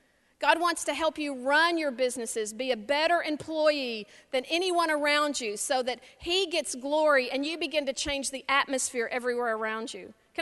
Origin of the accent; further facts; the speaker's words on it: Texas, United States; I'm not going to do this well because I'm from Texas